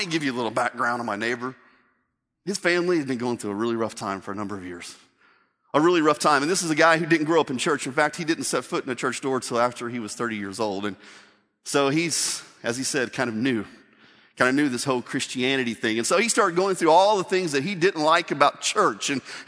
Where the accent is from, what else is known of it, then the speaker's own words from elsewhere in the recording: Evansville, Indiana, United States; born there; Now, I was born on December 7th, 1973, at Welburn Hospital in Evansville, Indiana.